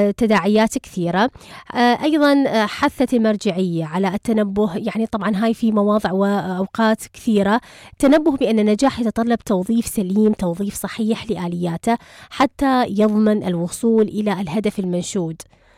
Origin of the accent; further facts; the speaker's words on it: Iraq; أنا أنتمي، أنا عراقي أنتمي إلى بلدي أعيشه في سراء وفي ضراء.